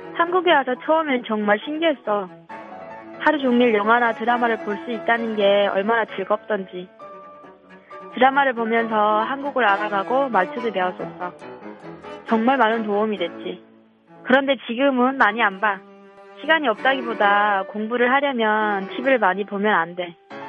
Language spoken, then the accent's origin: Korean; North Korea; now in South Korea; 북한 지역에서도 우리 고향은 특히 강한 오조로 말을 하니 한국말을 들으면 정말 손발이 오그라들었었는데 지금은 오히려 고향 말투를 들으면 이상해졌어.